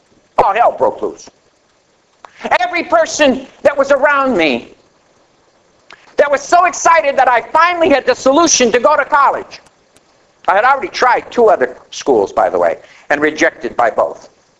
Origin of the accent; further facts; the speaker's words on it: Canada; Yeah, because I'm Canadian.